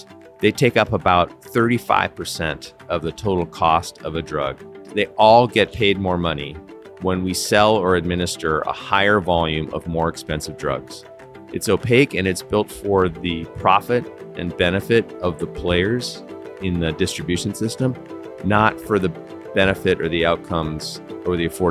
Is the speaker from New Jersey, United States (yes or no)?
no; North Dakota, United States; accent: North Dakota; I was born and raised in North Dakota. So at any point I can swing into my North Dakota accent.